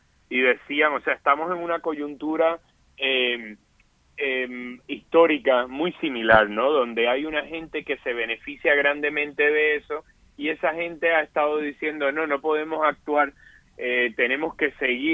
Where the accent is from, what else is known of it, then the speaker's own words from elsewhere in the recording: Puerto Rico; yo soy de Puerto Rico, el huracán María